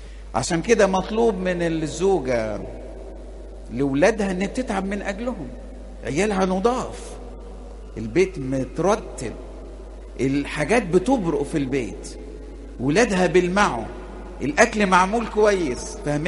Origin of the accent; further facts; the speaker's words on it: Alexandria, Alexandria Governorate, Egypt; عندنا جروب كده أسود عندنا في اسكندرية